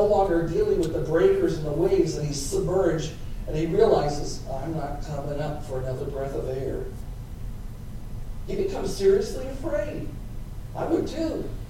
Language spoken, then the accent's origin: English; Wisconsin, United States; I was raised Roman Catholic in Wisconsin. My parents were both immigrants from Germany.